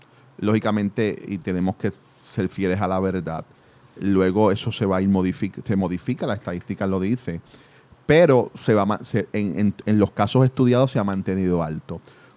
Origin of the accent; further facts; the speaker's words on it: Puerto Rico; que tenemos como los puertorriqueños que somos